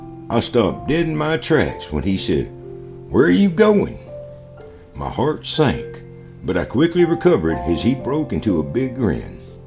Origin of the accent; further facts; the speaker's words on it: Bandera, Texas, United States; But the one constant spanning of the years was the love of family we shared at Christmas time, growing up in Bandera.